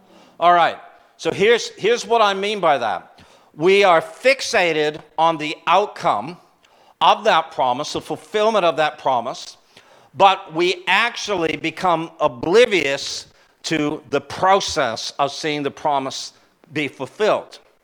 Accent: Canada; We come from Canada.

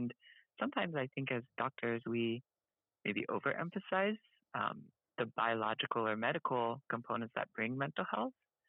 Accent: United States; disparities both and within the Asian American community minorities and then Filipino Americans, kasi po I'm Filipino American myself.

